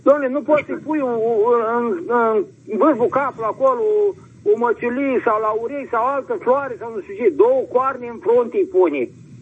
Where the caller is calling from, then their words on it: Suceava, Suceava County, Romania; sunt din Suceava.